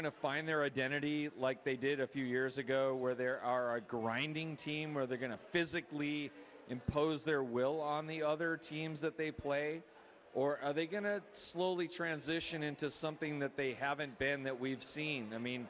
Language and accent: English; Long Beach, California, United States; I'm from Long Beach, California.